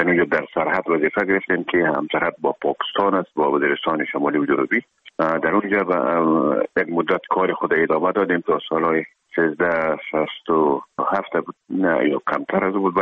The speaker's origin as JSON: {"language": "Persian", "region": "Herat", "country": "Afghanistan", "lives_now": "Kabul, Afghanistan", "said": "مدتی که ما در کابل آمدیم، خودمون از هرات که آمدیم به آکادمی نظامی"}